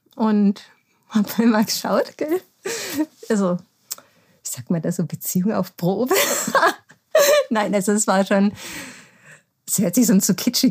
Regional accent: Bavaria, Germany; ich bin in Bayern groß geworden, das ist einfach meine Sprache und die Mentalität der Leute ist mir einfach sehr nahe. Also ich fühle mich da sehr daheim

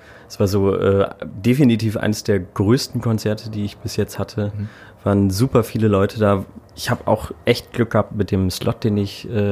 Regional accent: Hamburg, Germany; Und Hamburg ist nach wie vor auch meine Lieblingsstadt. So, also einfach meine Heimatstadt.

